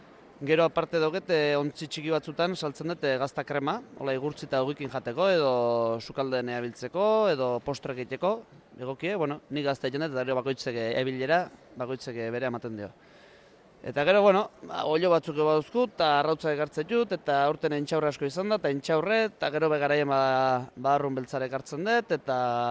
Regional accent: San Sebastián, Basque Country, Spain; also born or lived in Idiazabal; nik beti esatez Donostin Idiazabalgoa eta Idiazabalen Donostikoa. Baina, bueno, bitakoa, ez? Ni ean Donostin jaionez, baina beti asteburuk eta oporretan da beti hemen ibiliga baserrin

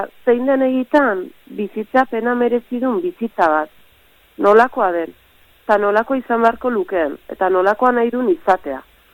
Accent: Leitza, Navarre, Spain; ni Leitzakoa naiz, ba, Leitzan

